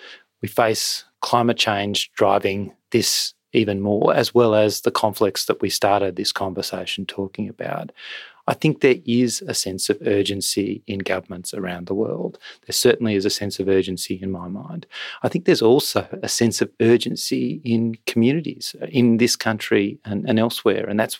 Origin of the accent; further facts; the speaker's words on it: Australia; In visiting the country as an Australian minister, I'm obviously not making any judgment on domestic politics in the UK.